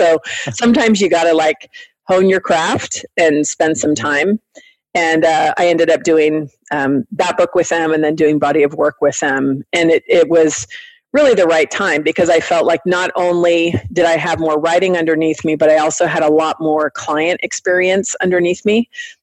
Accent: Mesa, Arizona, United States; a couple of years ago when I opened up the small business incubator in my hometown of Mesa, Arizona, same thing.

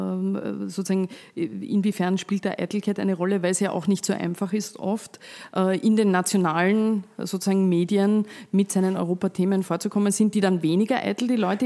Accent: Austria; ist das bei uns in Österreich sozusagen stärker dieses bisschen Ausblenden

